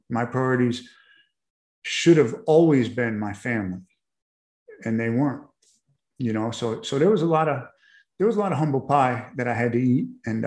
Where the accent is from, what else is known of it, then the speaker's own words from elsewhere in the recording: New York, United States; You know, I was from New York and I had mobster associates up there who would buy guns from me